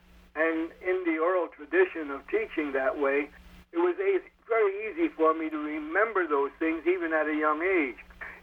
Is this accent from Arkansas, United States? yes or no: no; New Jersey, United States; I grew up in New Jersey.